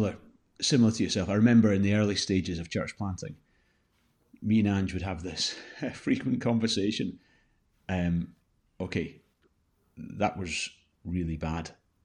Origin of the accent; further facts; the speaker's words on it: Glasgow, Scotland, United Kingdom; I grew up in Glasgow